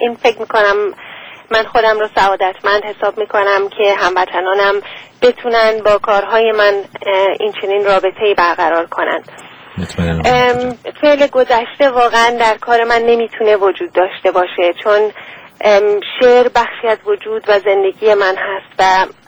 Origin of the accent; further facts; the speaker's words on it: Iran; now in London, United Kingdom; وقتی که من دچار این تبعید ناخواسته شدم واقعا و از ایران به لندن آمدم